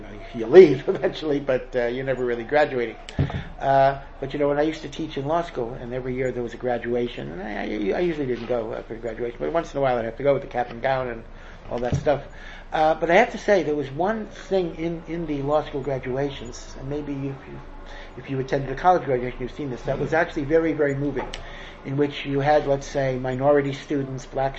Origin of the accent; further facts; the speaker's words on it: Hartford, Connecticut, United States; You know, I came from Hartford, Connecticut, and I went to Neri Yisrael.